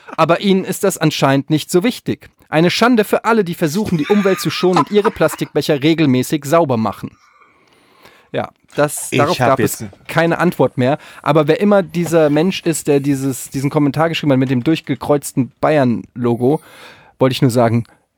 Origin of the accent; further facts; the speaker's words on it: Yemen; Ich komme aus Jemen.